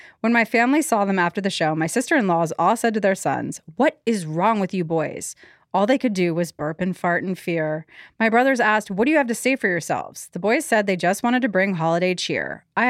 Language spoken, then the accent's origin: English; Norway; I'm with my family visiting them in my home country as I do every holiday season, my home country being Norway.